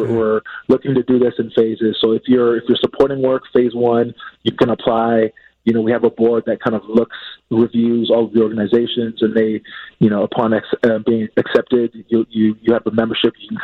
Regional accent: Chicago, Illinois, United States; So I'm a Chicagoan and I'm an entrepreneur.

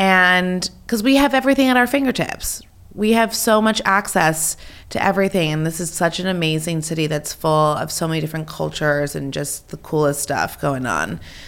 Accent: New York, United States; You know, growing up in New York is, I mean, how lucky, you know, like New York is the coolest city in the world.

